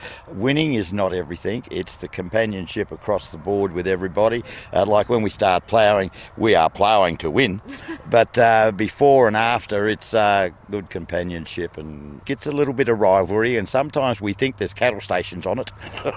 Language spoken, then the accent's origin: English; Westbury, Tasmania, Australia; I'm from Westbury.